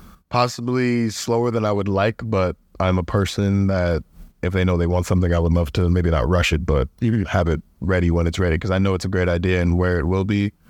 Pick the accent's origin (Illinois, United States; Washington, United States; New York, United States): New York, United States; Yeah, I'd say just kind of growing up in New York is like a natural thing.